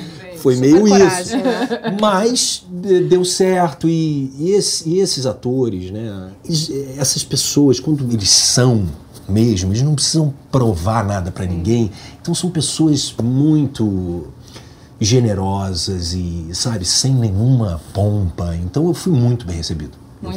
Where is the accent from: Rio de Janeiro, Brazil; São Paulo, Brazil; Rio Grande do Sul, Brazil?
Rio de Janeiro, Brazil; Petrópolis; Eu sou da Serra do Rio de Janeiro, tá? Vamos entender que eu venho realmente de uma cidade que não era uma cidade grande, né? Não é uma cidade grande, Petrópolis.